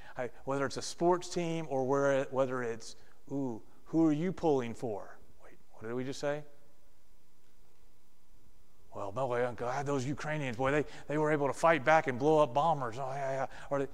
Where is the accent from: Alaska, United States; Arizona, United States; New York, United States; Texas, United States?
Texas, United States; I grew up in Texas, and there were people that ate certain things.